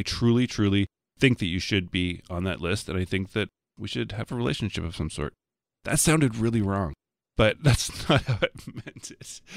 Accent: Canada; I'm Canadian

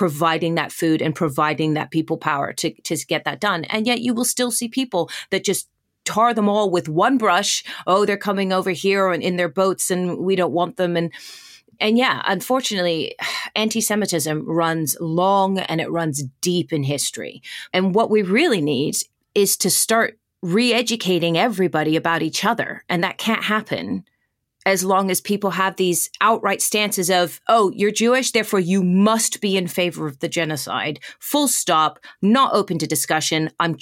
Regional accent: England, United Kingdom; we are English and we are playing the Swedish or we are playing against the Germans.

